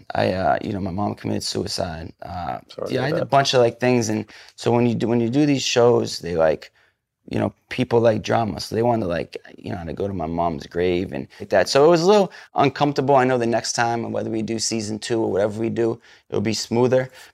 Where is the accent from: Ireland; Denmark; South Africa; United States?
United States; New England; I'm going with, I'm from New England, so I'm going with Bill Russell at the five.